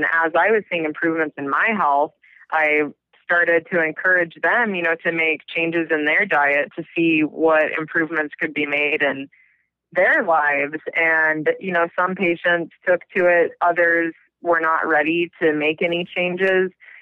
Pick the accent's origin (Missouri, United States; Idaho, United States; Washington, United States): Missouri, United States; I grew up in Southwest Missouri. I had meat and dairy with every meal, I think, of my life